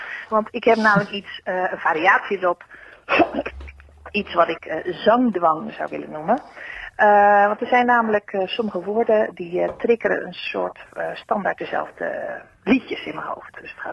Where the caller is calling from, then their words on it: Rotterdam, South Holland, Netherlands; uit Rotterdam.